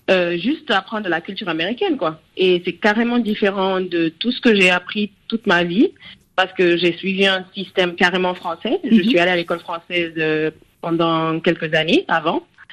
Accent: Guinea; also born or lived in Senegal / Morocco / United States; je suis guinéenne et sénégalaise, donc j'ai grandi un de ces deux pays. Et après, j'ai fait quelques années au Maroc avant d'aller aux États-Unis pour minimum 5 ans.

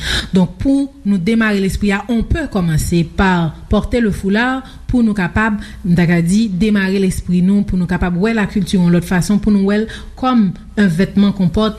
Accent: Haiti; tout ce qu'on dit créole chez nous en Haïti prend un air péjoratif.

